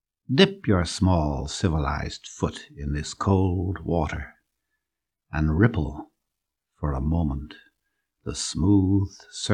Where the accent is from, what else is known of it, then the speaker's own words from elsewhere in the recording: Quebec City, Quebec, Canada; I grew up in Quebec City, which is very close to the Laurentian Mountains, and I spent many summer holidays and many wonderful picnics in the mountains and in that north country.